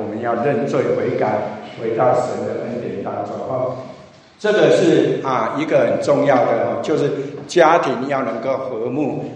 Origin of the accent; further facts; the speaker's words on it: China; 中国哈，我们中国人的家庭其实爸爸的位置最高